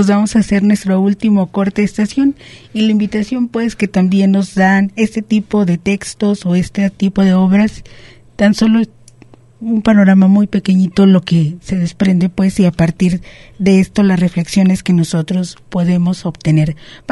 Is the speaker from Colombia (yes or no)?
no; Mexico; como somos los mexicanos de colgarnos los los triunfos de otro